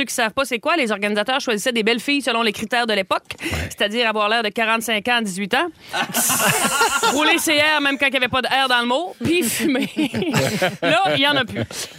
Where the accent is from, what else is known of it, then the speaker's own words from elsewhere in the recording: Gaspé, Quebec, Canada; moi, je me rappelle même quand j'étais jeune à Gaspé